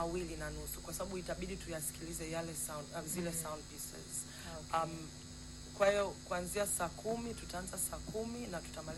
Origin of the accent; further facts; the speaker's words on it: Dar es Salaam, Tanzania; Na kwa mimi kama mmesikia natokea Dar.